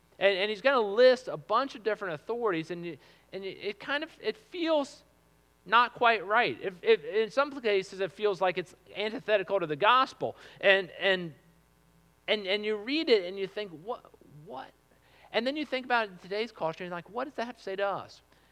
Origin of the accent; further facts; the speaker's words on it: Arlington, Virginia, United States; I grew up in Arlington, so came in when I was about in middle school.